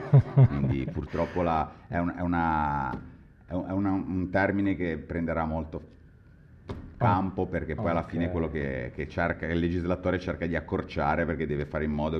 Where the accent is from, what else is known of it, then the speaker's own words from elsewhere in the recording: Genoa, Liguria, Italy; vivo a Genova, sono nato a Genova, faccio il consulente del lavoro, sono genuano perché sono di Genova.